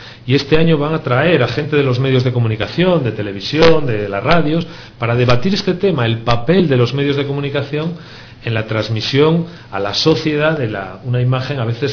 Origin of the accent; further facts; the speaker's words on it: Asturias, Spain; Yo soy asturiano